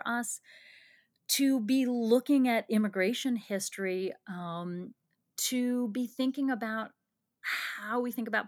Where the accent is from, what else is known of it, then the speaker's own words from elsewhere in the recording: East Coast, United States; And that could also be because I grew up on the East Coast